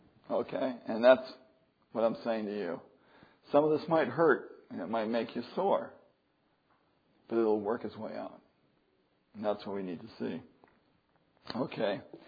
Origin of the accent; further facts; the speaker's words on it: California, United States; now in Virginia, United States; And I'm from California, so when we get azaleas, our azaleas don't bloom like they do here in Virginia.